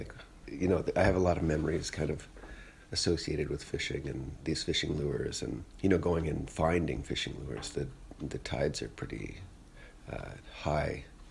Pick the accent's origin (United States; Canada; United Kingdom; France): Canada; Bowmanville, Ontario; also born or lived in Iqaluit, Canada; We're currently in Bowmanville, Ontario, where I live, although I'm originally from Iqaluit, Nunavut, and I'd say my practice is based out of the north.